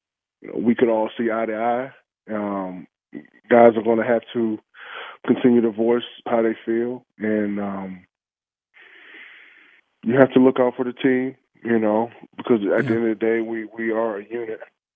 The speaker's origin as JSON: {"language": "English", "town": "King George", "region": "Virginia", "country": "United States", "said": "I'm a kid from King George, Virginia. I went to Towson, you know, I never thought I would be here"}